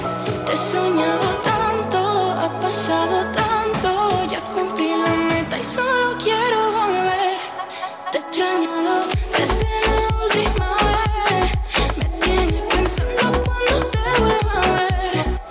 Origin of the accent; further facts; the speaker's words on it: Andalusia, Spain; tenemos la misma edad, somos las dos andaluzas.